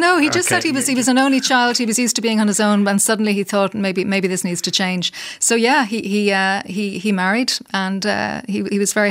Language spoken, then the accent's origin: English; Ireland; I said I was over from Ireland